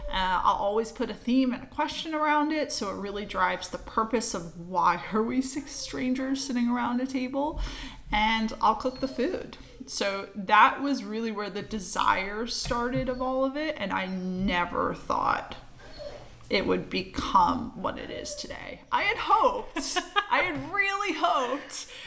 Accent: Philadelphia, Pennsylvania, United States; moved away as an adult; also born or lived in New York; now in Amsterdam, Netherlands; I'm originally from Philadelphia, from Philly to New York, from New York to Amsterdam.

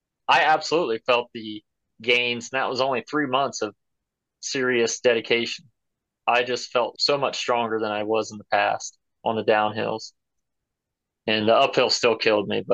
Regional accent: Ohio, United States; like I'm from Northwest Ohio. And there was a glacier that rolled through here like years and years ago. It's completely flat.

